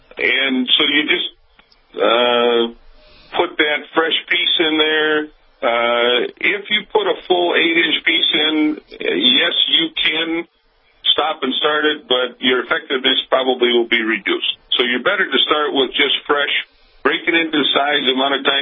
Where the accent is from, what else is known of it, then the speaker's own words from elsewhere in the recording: Minnesota, United States; I grew up in Minnesota, Michael, and I think we can match your Cajun mosquitoes probably size and ferocity.